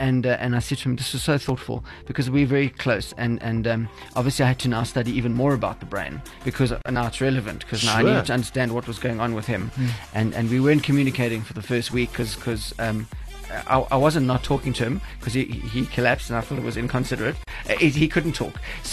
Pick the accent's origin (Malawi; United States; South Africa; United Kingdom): South Africa; We used to have to go to the army. Now you just have to talk in a Mandela voice. And that makes you... South African.